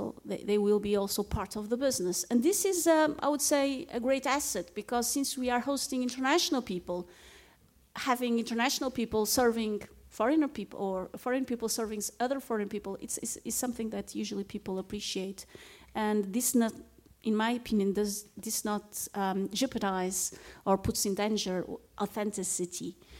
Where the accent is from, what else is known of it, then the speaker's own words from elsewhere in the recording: Porto, Porto District, Portugal; Well, I'm biased. I'm from Porto, so I'm biased.